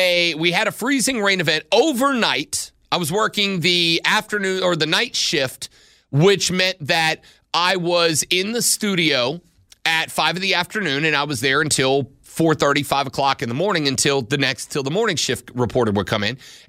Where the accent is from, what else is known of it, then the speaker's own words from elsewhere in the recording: Fort Walton Beach, Florida, United States; I grew up in Fort Walton Beach.